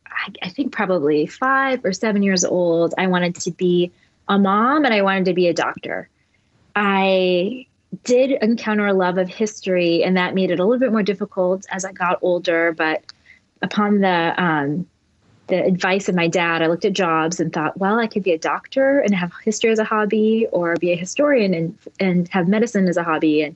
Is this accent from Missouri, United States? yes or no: yes; St. Louis, Missouri, United States; I'm a Midwest girl. I grew up in St. Louis.